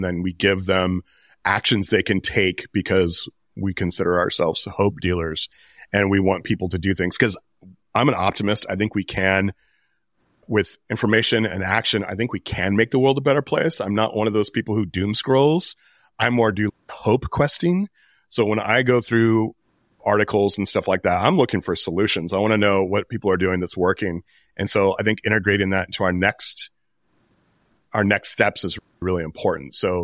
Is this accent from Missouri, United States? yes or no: no; California, United States; And you know, growing up in the Bay Area of California gave me a lot of unique perspectives on several different fronts.